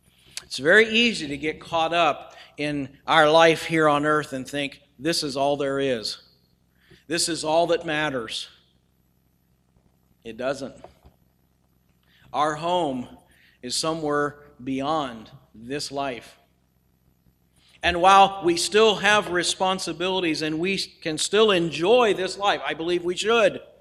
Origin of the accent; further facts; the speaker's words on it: United States; I thank God I'm an American.